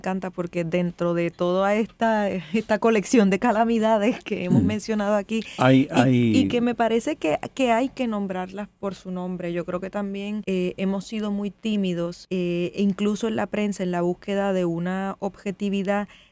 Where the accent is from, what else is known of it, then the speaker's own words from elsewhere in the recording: Puerto Rico; vengo de Puerto Rico, que es un país donde votar es una cosa familiar, cultural, el deporte nacional, como le dicen